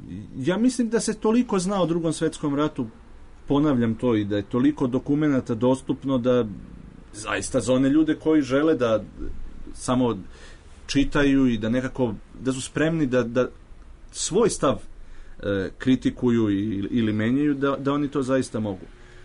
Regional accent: Smederevska Palanka, Šumadija and Western Serbia, Serbia; na tom području, odakle sam ja poreklom, u Smederevskoj Palanci i okolini.

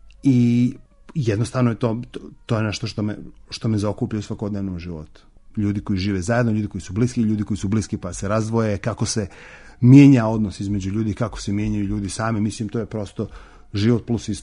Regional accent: Montenegro; moved away as an adult; also born or lived in Belgrade / Germany / United States; Ja sam iz Crne Gore, 6 godina sam živio u Beogradu, onda sam krenuo sa seljakam u naučne svrhe, prvo u Njemačku, pa onda u Ameriku

